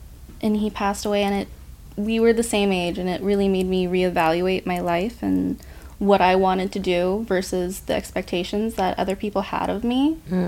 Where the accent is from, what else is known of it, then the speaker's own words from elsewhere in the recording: Pacific Northwest, United States; I'm from the Pacific Northwest